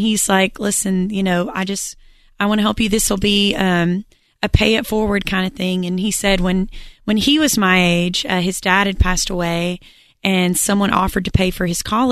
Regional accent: Muscle Shoals, Alabama, United States; So I'm from Muscle Shoals, Alabama, which is sounds like it's on like the bottom coast, but it's actually Northwest Alabama.

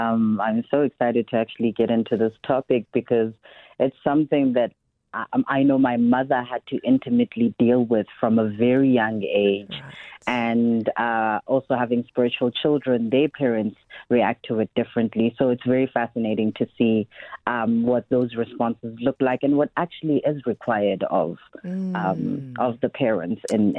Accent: Cape Town, Western Cape, South Africa; So I was raised in Cape Town in Kokoletu in a very matriarchal home. So I used to live with my mother, her sisters, and my grandmother. You know, the quintessential black family

